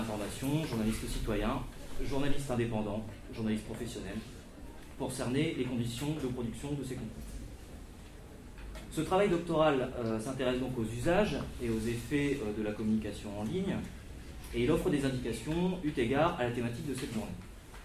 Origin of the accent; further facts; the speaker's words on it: Hauts-de-France, France; now in Toulouse, France; mais je suis nordiste, ne vous étonnez pas pour l'accent.